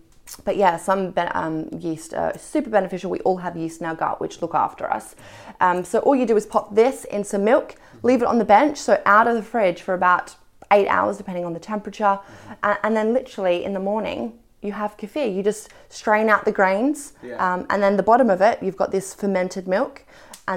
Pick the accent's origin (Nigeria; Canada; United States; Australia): Australia; I'm Australian.